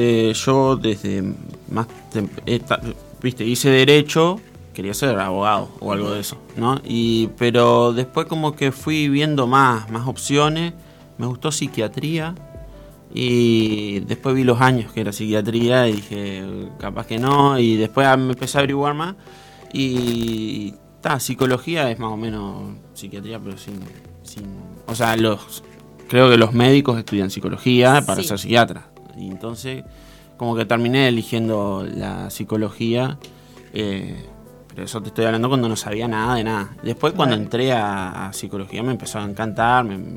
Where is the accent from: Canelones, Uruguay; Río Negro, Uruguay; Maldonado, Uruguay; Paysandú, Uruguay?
Paysandú, Uruguay; now in Salto, Uruguay; Soy de Paysandú, vine a ser el CEO área social acá en Salto